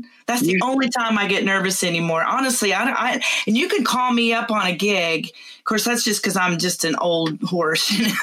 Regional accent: Houston, Texas, United States; born there; I was born in Houston, by the way.

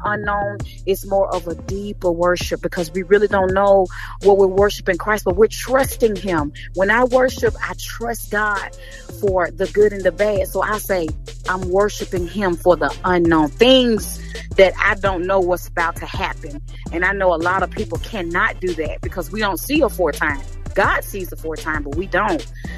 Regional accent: Birmingham, Alabama, United States; now in Nashville, United States; I'm from Birmingham, Alabama, now residing in Nashville, Tennessee.

